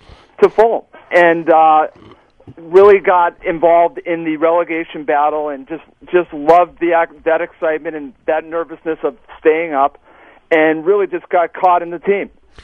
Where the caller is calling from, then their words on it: Massachusetts, United States; I live about 10 minutes from Gillette Stadium, where the New England Revolution play. I'm in Massachusetts.